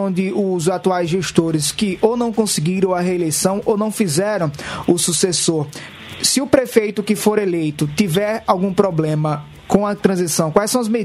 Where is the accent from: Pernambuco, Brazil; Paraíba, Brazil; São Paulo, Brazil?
Paraíba, Brazil; E a gente, como nordestino, nós dois como os nordestinos de verdade, vamos encerrar o Hora H em homenagem a esse ritmo que é a cara da nossa Paraíba